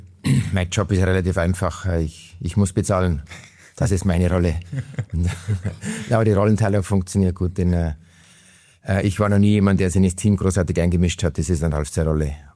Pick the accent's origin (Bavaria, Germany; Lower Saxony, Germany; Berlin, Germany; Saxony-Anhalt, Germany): Bavaria, Germany; Rosenheim; born there; Ich bin ja eigentlich Rosenheimer, also gebürtig Rosenheimer